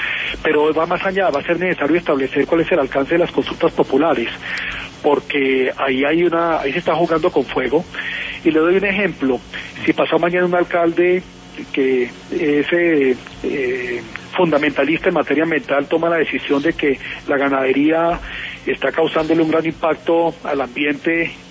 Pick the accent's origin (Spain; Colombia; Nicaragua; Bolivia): Colombia